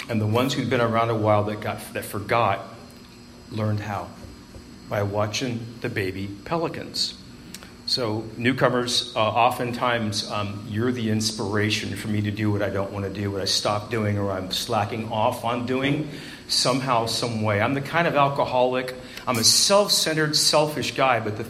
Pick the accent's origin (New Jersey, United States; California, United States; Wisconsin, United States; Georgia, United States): California, United States; Tulare; now in Burbank, United States; Yeah, I live in Burbank now. I've lived in Los Angeles for a lot of years, but I grew up in Tulare.